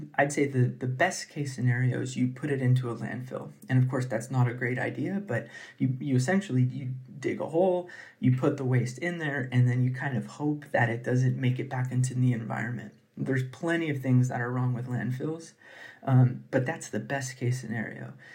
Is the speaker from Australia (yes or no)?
no; California, United States; in areas where I grew up in California, in the parts of the Central Valley of California